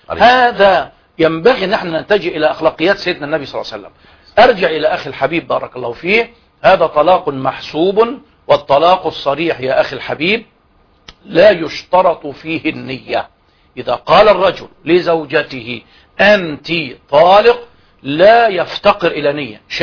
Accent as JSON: {"language": "Arabic", "country": "Egypt", "said": "بالمعنى العام بتاعنا كمصريين"}